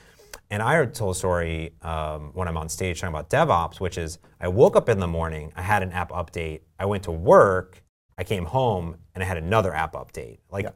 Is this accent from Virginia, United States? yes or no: no; Seattle, Washington, United States; I don't want to bag too much on my hometown Seattle Sounders